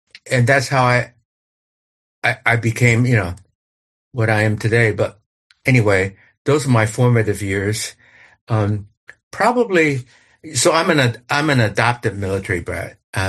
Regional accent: Taiwan; I was a military brat in the Vietnam War era, and I grew up in Taiwan. My single Chinese mother with three Chinese kids, she worked in a typing pool for the American military in Taiwan in the 50s.

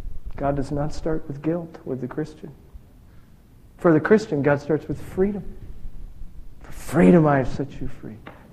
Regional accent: Scotland, United Kingdom; I love the Scottish theologians. I'm Scottish, so I think they're the best.

